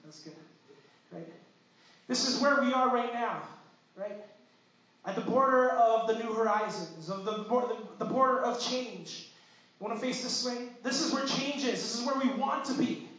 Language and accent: English; Philippines; As you know, I'm Filipino.